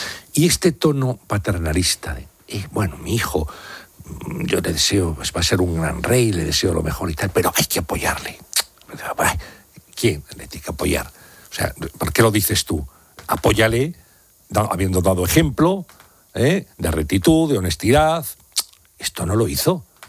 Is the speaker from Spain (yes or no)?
yes; Spain; Y yo, como español, como ciudadano, yo era muy joven entonces, pero estoy tremendamente agradecido